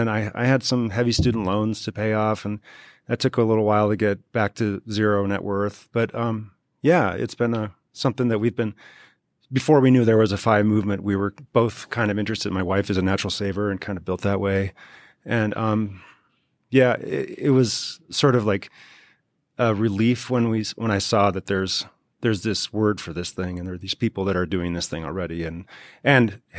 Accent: Minnesota, United States; Okay. I'm from Minnesota.

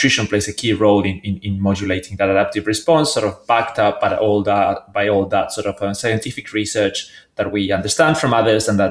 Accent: Argentina; also born or lived in Australia; So I'm originally from Argentina, trained as a biologist over there

